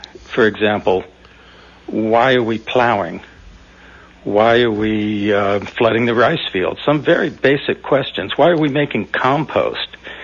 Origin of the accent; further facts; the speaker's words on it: Los Angeles, California, United States; I grew up in Los Angeles and was always interested in Asia, studied Asian studies at Berkeley